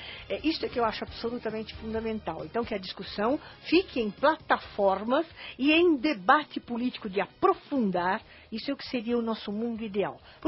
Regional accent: São Paulo, Brazil; Eu sou paulistana.

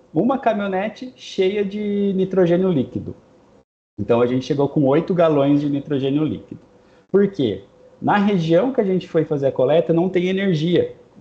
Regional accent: São Paulo, Brazil; nós somos do interior de São Paulo

